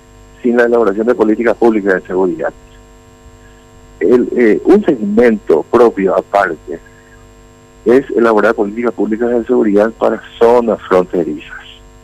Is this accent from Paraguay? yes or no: yes; Paraguay